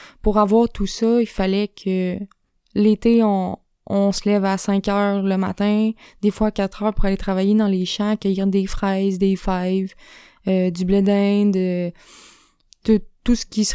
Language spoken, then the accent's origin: French; Upton, Quebec, Canada; also born or lived in Saint-Hyacinthe; je suis née à Saint-Hyacinthe en 1995, donc ce qui me donne 25 ans, en fait. Je suis née dans une famille assez, comment je pourrais dire, défavorisée, pauvre. On vivait dans une maison mobile à Upton.